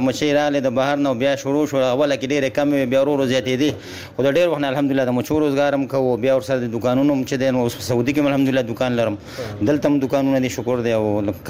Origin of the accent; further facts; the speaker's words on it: Jalalabad, Nangarhar, Afghanistan; moved away; زه د جلال آباد یم